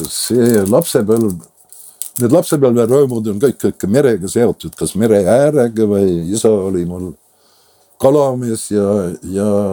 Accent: Läätsa, Saare County, Estonia; mina olen sündinud Läätsa rannas, meie talu, eks ole, kutsuti kunagi isegi Läätsa taluks

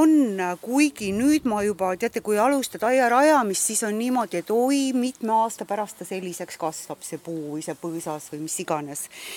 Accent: Tallinn, Harju County, Estonia; ise ma olen siia tulnud Tallinnast, aga teate, ma hakkasin arvutama, ma olen 17 aastat siin teal

